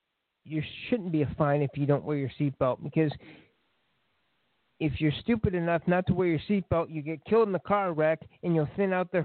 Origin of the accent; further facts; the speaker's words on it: Lafayette, Indiana, United States; where I live in Lafayette, I'm from Indiana, Lafayette, if any of the fans didn't know.